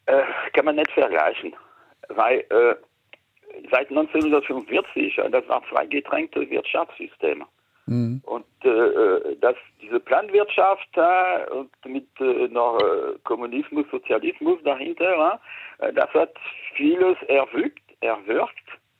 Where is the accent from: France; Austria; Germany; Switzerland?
France; Franzose.